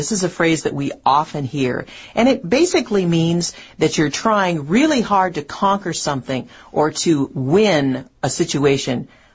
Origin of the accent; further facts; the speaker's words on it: Bozeman, Montana, United States; I can think, for example, in the newspaper in my hometown in Bozeman, Montana